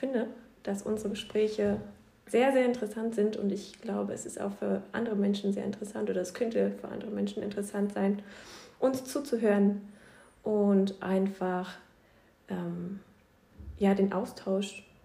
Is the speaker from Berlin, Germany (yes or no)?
yes; Berlin, Germany; Aber auf jeden Fall sind es Erinnerungen an Berlin, Also mein Geburtsort und der Ort, die Stadt, in der ich aufgewachsen bin.